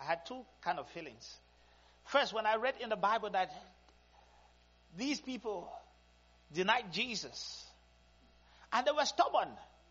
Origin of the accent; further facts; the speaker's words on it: Cameroon; As a child. Growing up in Cameroon